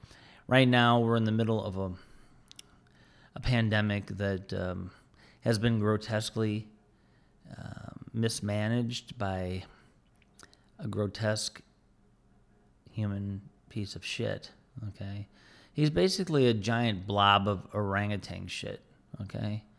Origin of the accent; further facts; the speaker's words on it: United States; as an American, I am sorry, and I am embarrassed, okay, about the way my country has been acting